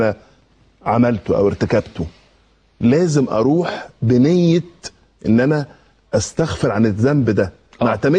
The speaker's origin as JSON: {"language": "Arabic", "country": "Egypt", "said": "احنا كمصريين"}